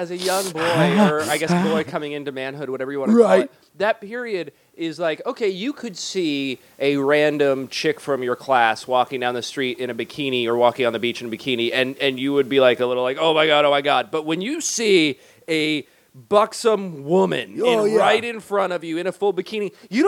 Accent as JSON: {"language": "English", "region": "California", "country": "United States", "tie": "born or raised there", "said": "But for the most part, if you're growing up in Southern California, we're like, hey."}